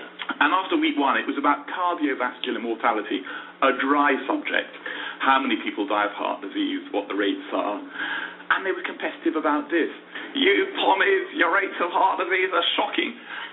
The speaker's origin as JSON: {"language": "English", "town": "Edinburgh", "region": "Scotland", "country": "United Kingdom", "said": "I'm from Edinburgh. Worst news, that's even Edinburgh."}